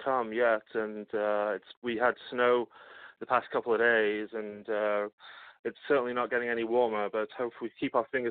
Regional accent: Manchester, North West England, United Kingdom; moved away as an adult; now in Detroit, United States; Well, I grew up in Manchester, England. I was born and raised there. I was there until I was 24. And then I met a girl from Michigan and we got married and I ended up living in Detroit.

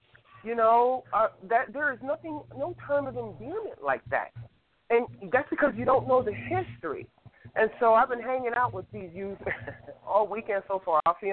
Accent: New York/New Jersey area, United States; back in the day, I was growing up, I'm from the New York, New Jersey area.

